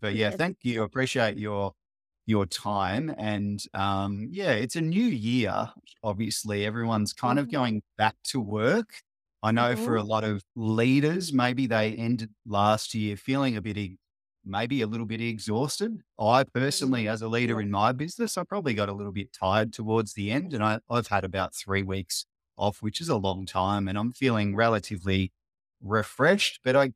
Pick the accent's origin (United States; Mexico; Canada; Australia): Australia; I'm from Australia. We're probably about 15,000 kilometers away, or yes, about a 24-hour flight from you.